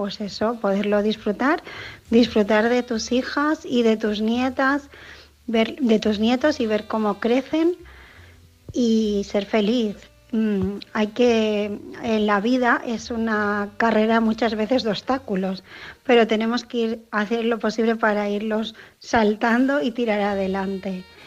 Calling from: Barcelona, Catalonia, Spain; de Barcelona

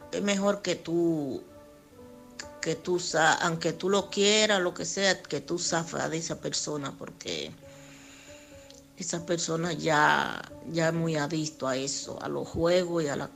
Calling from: Alcorcón, Community of Madrid, Spain; de Madrid, de Alcorcón.

